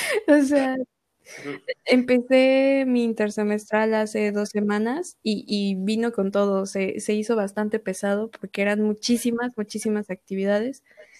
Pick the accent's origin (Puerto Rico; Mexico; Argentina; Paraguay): Mexico; creo que como mexicanas, como mexicanos, solemos ser muy atascados